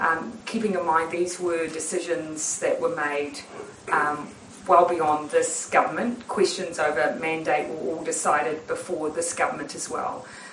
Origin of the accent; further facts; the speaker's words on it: Morrinsville, Waikato, New Zealand; I was born in Hamilton and most of the time raised in Morrinsville, so I do have a, you know, I do have a local connection